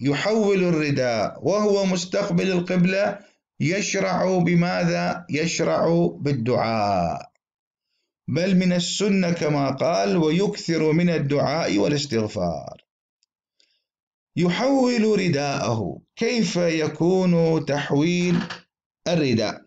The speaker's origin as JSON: {"language": "Arabic", "town": "Baghdad", "region": "Baghdad Governorate", "country": "Iraq", "said": "كانت هناك صلاة استسقاء عندنا في بغداد"}